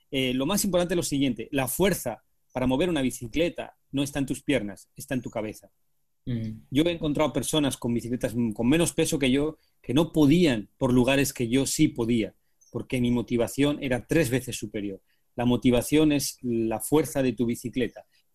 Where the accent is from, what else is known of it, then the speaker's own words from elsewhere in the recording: Asturias, Spain; y yo soy de Asturias.